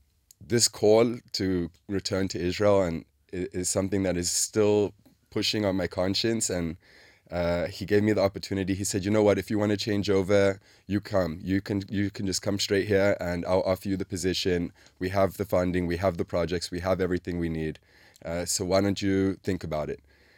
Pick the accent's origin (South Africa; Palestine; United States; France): South Africa; And because I was from South Africa